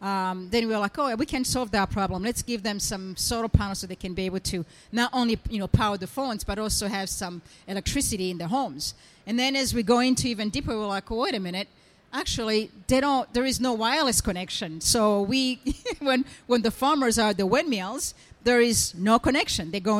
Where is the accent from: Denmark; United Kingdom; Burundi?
Burundi; now in United States; I am from Burundi. If some of you don't know, I'm American, but also I am from Burundi